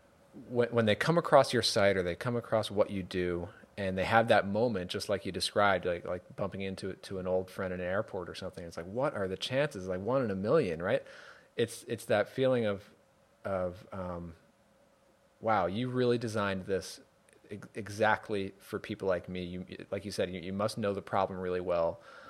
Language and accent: English; New York, United States; now in Connecticut, United States; It's weird because I live in Connecticut now and I grew up in New York, so